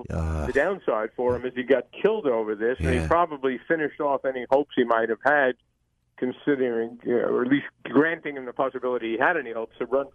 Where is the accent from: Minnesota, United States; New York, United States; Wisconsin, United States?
New York, United States; Albany; I'm from Albany.